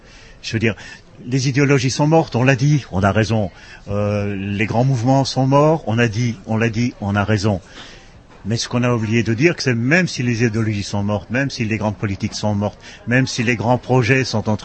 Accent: Antwerp, Flanders, Belgium; born there; je suis né à Anvers, effectivement, qui est un port où il y a une communauté juive importante, encore toujours à l'heure actuelle. Et aussi où on pratique quatre ou cinq langues dans chaque famille, enfin comme dans tous les grands ports à peu près.

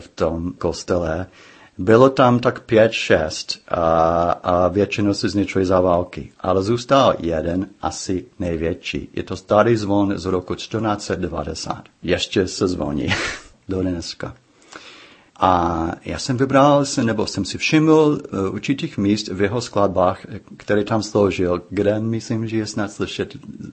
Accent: United States; now in Czechia; mě jako Američan žijící v Čechách

